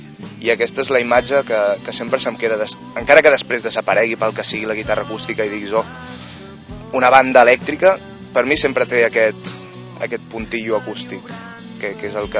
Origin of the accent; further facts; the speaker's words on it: Catalonia, Spain; Simplement parlo català, soc català i em surt així.